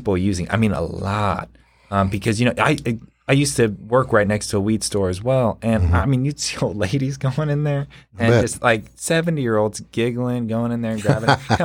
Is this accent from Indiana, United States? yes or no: no; California, United States; I came from a conservative background, even though I was from California, pretty conservative background.